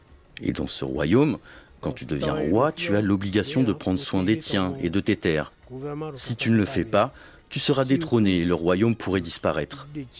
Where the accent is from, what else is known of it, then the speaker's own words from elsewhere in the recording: Benin; La terre chez nous au Bénin est une terre ancestrale.